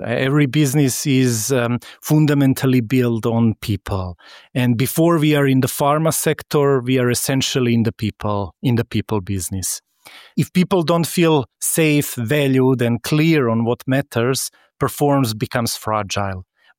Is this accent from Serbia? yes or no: yes; Serbia; now 3-4 years I'm in Bulgaria. So across three countries I have been living. Originally I'm from ex-Yugoslavia, also diversified and multi-ethnic background. I was born in Serbia.